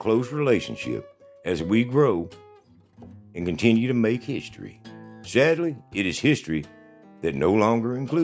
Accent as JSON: {"language": "English", "town": "Bandera", "region": "Texas", "country": "United States", "tie": "born or raised there", "said": "Growing Up in Bandera, number 191. Global warming has once again reared its ugly head in our little town"}